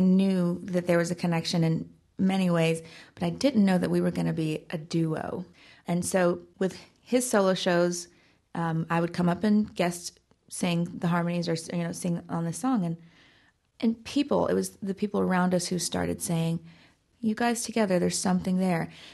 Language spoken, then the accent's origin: English; Nashville, Tennessee, United States; And growing up in Nashville, you're around a lot of songwriters and singers already